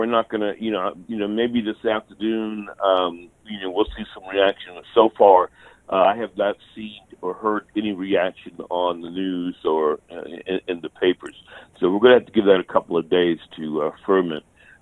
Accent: Massachusetts, United States; also born or lived in Staten Island, New York; now in Mississippi, United States; listen to your program almost every day from Massachusetts originally, but I was born in Staten Island, New York.

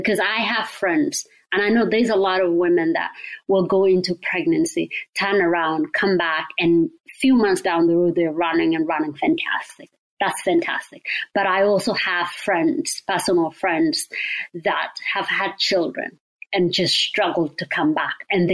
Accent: Kenya; I grew up in Kenya

